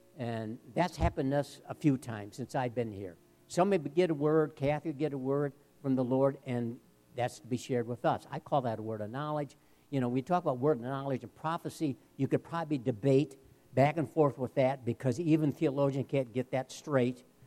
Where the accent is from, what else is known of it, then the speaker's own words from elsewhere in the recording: Midwest, United States; I'm thinking to myself, are you kidding me? I'm from the Midwest.